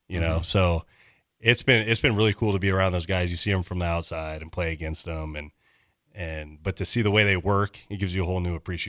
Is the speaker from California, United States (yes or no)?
no; Lincoln, Nebraska, United States; also born or lived in Dallas / Nashville; I'm like, I'm from Lincoln, Nebraska. I've lived in Dallas and Nashville.